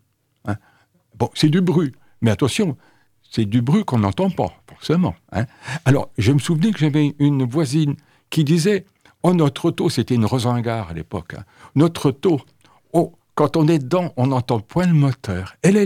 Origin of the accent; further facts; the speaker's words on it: Le Mans, Pays de la Loire, France; born there; Moi, je suis né au Mans. Ma famille était de la campagne